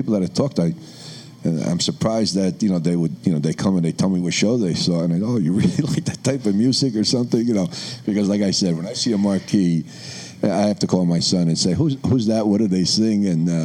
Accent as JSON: {"language": "English", "town": "Worcester", "region": "Massachusetts", "country": "United States", "said": "People come up to me and say, oh, I say, I'm from Worcester. Oh, that's where the Capitol Theater is."}